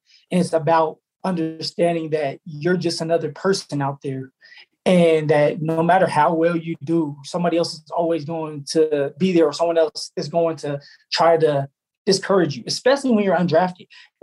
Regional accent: Colorado, United States; because we're both from Colorado

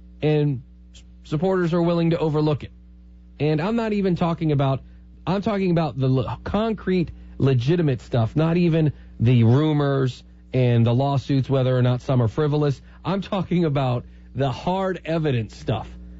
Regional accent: United States; It doesn't change the fact that I'm an American.

